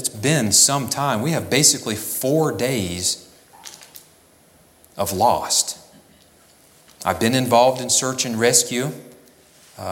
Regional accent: North Carolina, United States; You know, I'm from Cleveland County. Broad River runs through Cleveland County.

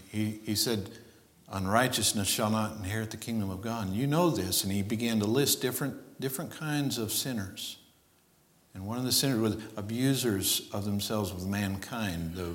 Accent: North Carolina, United States; when we meet people that know Asheville, we're like, well, we're from Inkakamler.

